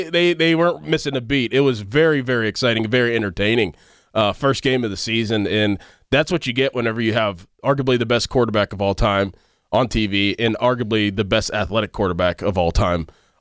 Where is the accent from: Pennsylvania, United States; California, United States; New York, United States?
Pennsylvania, United States; Pittsburgh; and we love the Steelers, we're from Pittsburgh, we love our Steelers and everything.